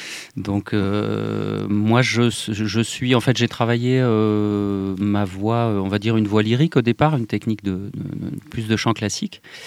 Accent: Hauts-de-France, France; now in Drôme, France; je réside dans la Drôme comme Michel et dans le Diwa également depuis 3 ans, et sinon je suis originaire du Nord, donc j'ai fait une petite descente vers le Sud mais il y a déjà une vingtaine d'années.

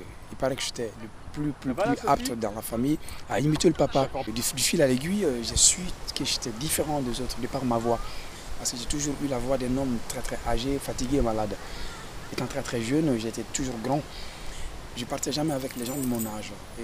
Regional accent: Mali; born there; also born or lived in Bamako; je suis musicien-chanteur griot. Je suis né au Mali, je suis malien, j'ai fait des études à Bamako, qui est la capitale du Mali.

